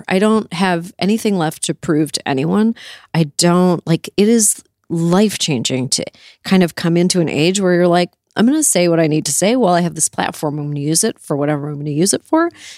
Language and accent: English; Canada; I grew up in Canada.